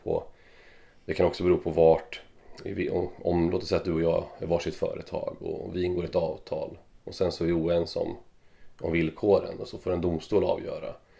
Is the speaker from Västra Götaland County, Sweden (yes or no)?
no; Örebro, Örebro County, Sweden; also born or lived in Lessebo; Nej, jag är faktiskt född i Lessebo, Småland. Men uppvuxen i Örebro, flyttade dit när jag var några månader bara.